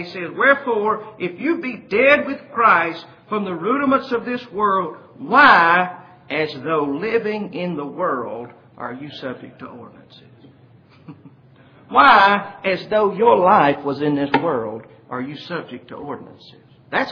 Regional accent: Arkansas, United States; I grew up in South Arkansas.

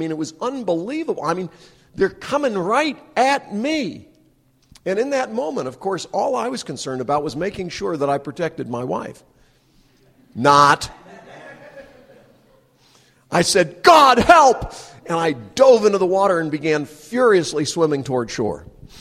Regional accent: North Carolina, United States; She's a Southern girl. I grew up in North Carolina. She grew up in Louisiana.

